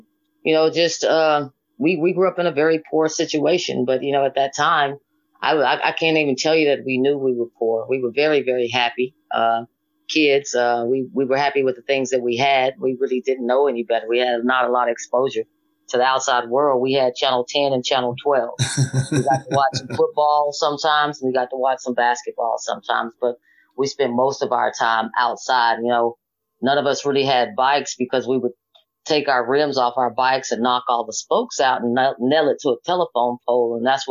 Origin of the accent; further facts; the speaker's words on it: Stringtown, Oklahoma, United States; Most of my cousins played at Stringtown though, because I grew up in Stringtown. I actually went to high school in Atoka